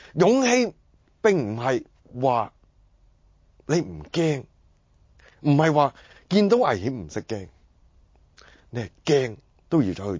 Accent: Hong Kong; 咁睇下我哋香港人仲可以堅持到幾多啦。

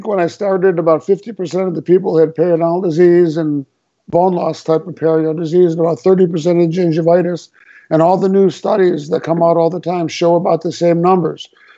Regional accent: Chicago, Illinois, United States; now in Seattle, United States; So let's see. Grew up in Chicago, went to dental school at University of Illinois.

